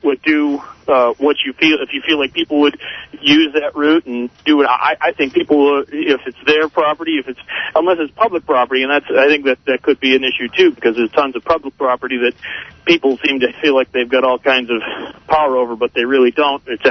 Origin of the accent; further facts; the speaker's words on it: Massachusetts, United States; I'm from Massachusetts. The roads are horrible there, and the taxes are through the roof.